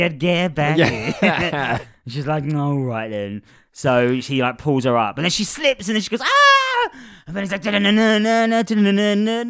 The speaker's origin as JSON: {"language": "English", "region": "London", "country": "United Kingdom", "accent": "London", "said": "Sorry, it's my London accent."}